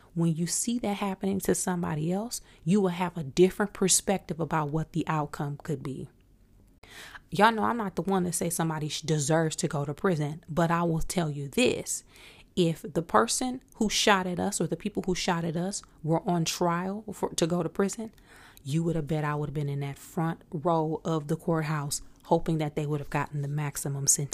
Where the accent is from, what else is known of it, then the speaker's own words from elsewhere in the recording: Flint, Michigan, United States; y'all know I'm from Michigan, I'm from Flint.